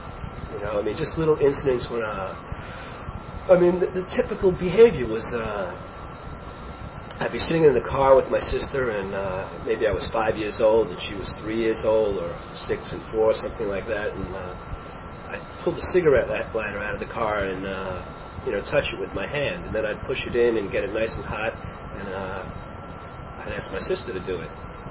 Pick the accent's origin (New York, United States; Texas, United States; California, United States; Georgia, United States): New York, United States; Howard Beach; also born or lived in Coney Island; Well, I only lived there for a couple of months. Then we moved to a place.